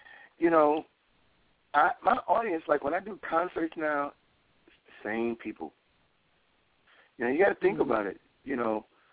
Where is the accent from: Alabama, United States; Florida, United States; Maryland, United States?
Alabama, United States; born there; also born or lived in New York; I was born in Alabama, but I went to school in New York and Alabama.